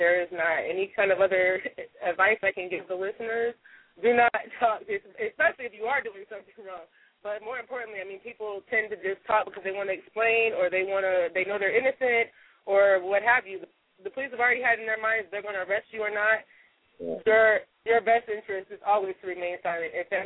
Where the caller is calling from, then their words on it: Los Angeles, California, United States; I'm calling from Los Angeles.